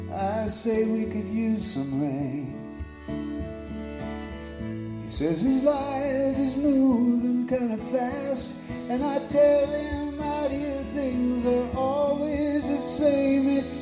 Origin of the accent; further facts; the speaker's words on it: Oakley, Minnesota, United States; My hometown is Oakley, Minnesota, population 500 people.